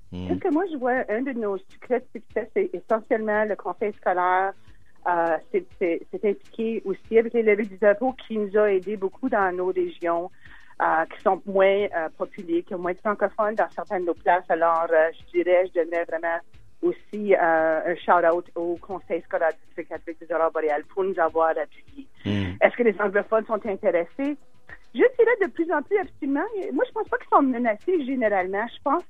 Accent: North Bay, Ontario, Canada; moi, je viens de North Bay, qui a une plus grande population francophone.

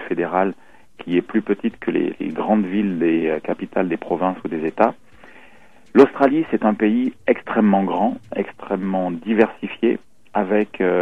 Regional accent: Avignon, Provence-Alpes-Côte d'Azur, France; now in Paris, France; je suis originaire de Provence, d'Avignon précisément, où j'ai vécu. J'ai fait une partie de mes études à Aix-en-Provence. Et puis ensuite, j'ai pas mal bougé puisqu'effectivement, j'ai habité J'ai habité, en fait, j'ai fait un petit passage à Tahiti également, à Bruxelles

